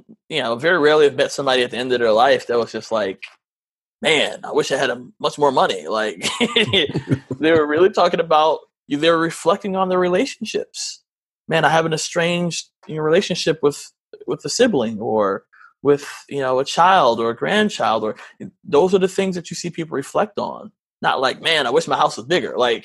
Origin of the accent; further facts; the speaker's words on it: Michigan, United States; We grew up in Michigan, and, my mom's family was all in Baltimore.